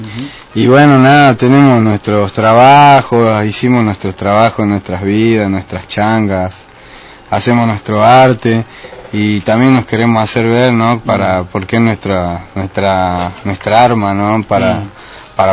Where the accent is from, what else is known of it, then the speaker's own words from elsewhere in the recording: San Fernando del Valle de Catamarca, Catamarca, Argentina; soy de acá de Catamarca de San Fernando, de los barrios y del centro